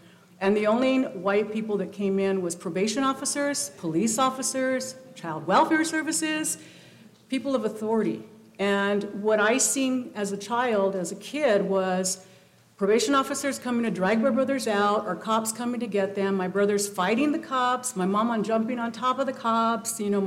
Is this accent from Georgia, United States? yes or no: no; Los Angeles, California, United States; now in Pismo Beach, United States; I'm originally from Los Angeles and what I like to call the Mexican ghetto. Projects, it's near East LA. I grew up in the Hazard Projects, El Sereno, Lincoln Heights.